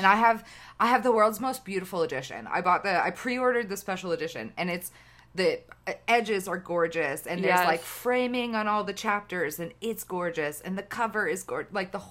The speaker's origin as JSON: {"language": "English", "region": "Pennsylvania", "country": "United States", "said": "And I'm from Pennsylvania."}